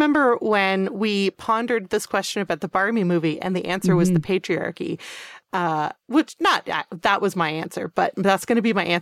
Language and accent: English; Canada; we're both Canadian.